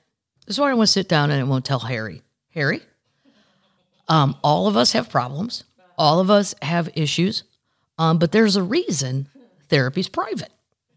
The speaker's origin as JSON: {"language": "English", "country": "Ireland", "said": "As an Irish person, I can't get on board."}